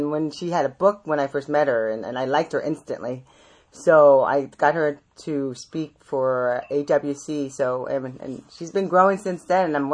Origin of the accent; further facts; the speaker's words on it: Vietnam; Cause to be honest with you, I'm from Vietnam. So, you know, our culture is totally different